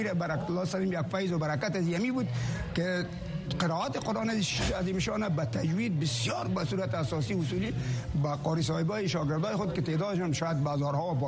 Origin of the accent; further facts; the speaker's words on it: Kabul, Afghanistan; now in United States; من از کابل هستم، از چاردی کابل انجینیر هستم. مدت 6 سال میشه که من در اینجا آمدیم، در ویرجینیا.